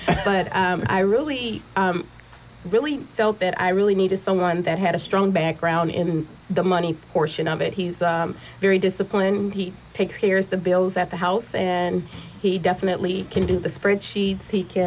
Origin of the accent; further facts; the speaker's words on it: Chicago, Illinois, United States; Yes, I am originally from Chicago.